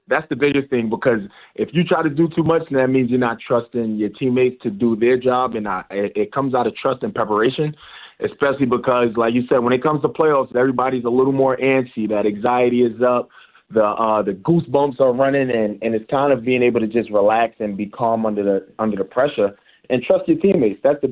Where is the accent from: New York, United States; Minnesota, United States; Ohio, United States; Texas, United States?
New York, United States; man. I grew up on Marcy Avenue. That's still on my ID to this day.